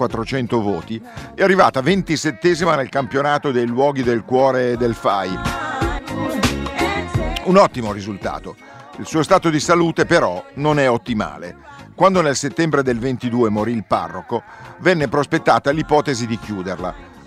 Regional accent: Milan, Lombardy, Italy; La possiamo adottare anche noi che siamo di Milano

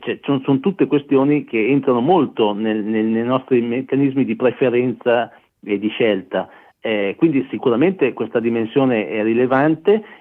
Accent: Mantua, Lombardy, Italy; io sono di Mantova, quindi da me mi vanto di essere l'unica provincia che fa sia il parmigiano che il grana padano.

